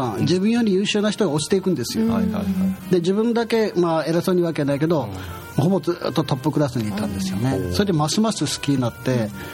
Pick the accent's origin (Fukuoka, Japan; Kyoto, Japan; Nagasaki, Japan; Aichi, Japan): Fukuoka, Japan; 地元の福岡 の串田神社山草があるところのすぐ横で生まれたんですよ、